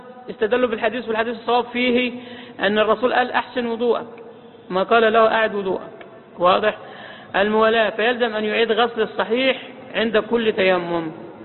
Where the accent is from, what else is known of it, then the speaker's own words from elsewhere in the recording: Egypt; احنا عندنا مصريين